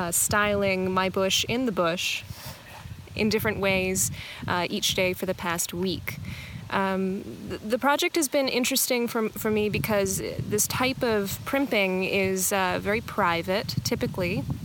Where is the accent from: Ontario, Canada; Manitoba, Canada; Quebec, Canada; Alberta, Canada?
Alberta, Canada; Edmonton; now in Vancouver, Canada; I grew up in Edmonton, Alberta, and I currently live in Vancouver, British Columbia.